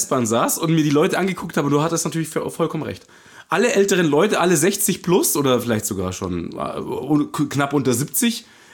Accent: Munich, Bavaria, Germany; ich bin Münchner

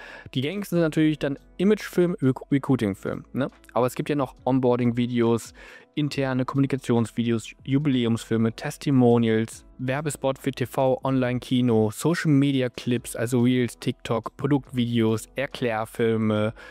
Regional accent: Hanover, Lower Saxony, Germany; weil ich komme aus Hannover

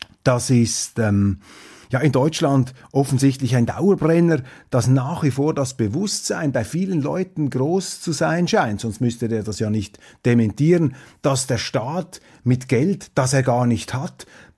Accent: Switzerland; Und wir bilden uns als Schweizer ein, dass hier eben auch der wahlverwandtschaftliche, geistige Befruchtungsprozess hier zwischen den beiden Ländern besonders intensiv läuft.

